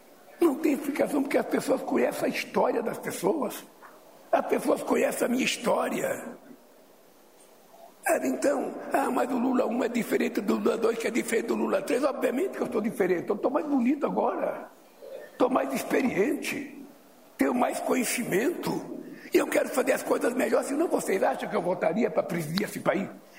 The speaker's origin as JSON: {"language": "Portuguese", "town": "Caetés", "region": "Pernambuco", "country": "Brazil", "said": "A minha tristeza ficou, sabe, lá para o passado, lá quando eu vim de Caetés, que era a tristeza da fome, da incerteza."}